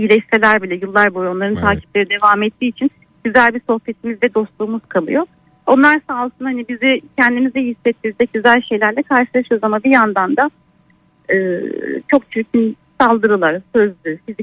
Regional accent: Ankara, Turkey; Ankara'dan.

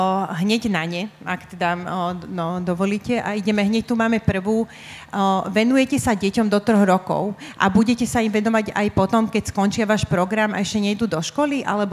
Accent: western Slovakia, Slovakia; Ja pochádzam z dediny na západnom Slovensku

